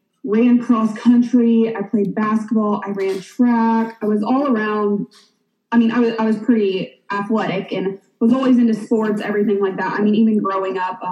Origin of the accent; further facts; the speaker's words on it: Indiana, United States; so I'm originally from Indiana, but you went to college in Indiana, but we connected down here.